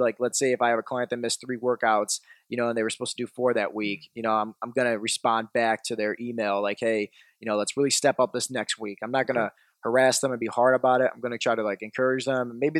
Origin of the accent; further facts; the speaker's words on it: Euclid, Ohio, United States; I grew up in Euclid.